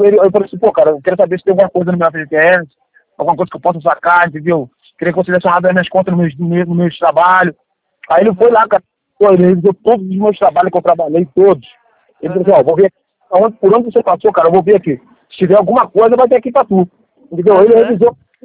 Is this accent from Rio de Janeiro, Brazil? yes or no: yes; Petrópolis, Rio de Janeiro, Brazil; e aqui em Petrópolis, eu sou de Petrópolis